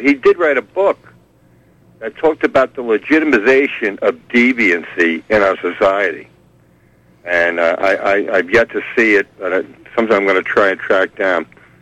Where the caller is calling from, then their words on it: New York, United States; Greetings from the Catskills there, John.